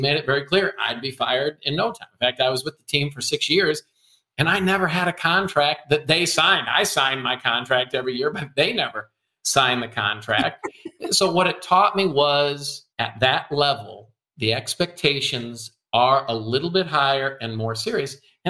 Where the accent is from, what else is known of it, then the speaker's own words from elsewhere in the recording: Cedar Rapids, Iowa, United States; I grew up in Cedar Rapids, Iowa. It's a very blue-collar town.